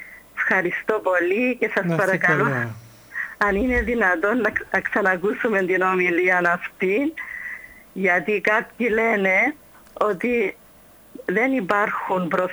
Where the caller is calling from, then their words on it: Limassol, Limassol District, Cyprus; από τη Λεμεσόν.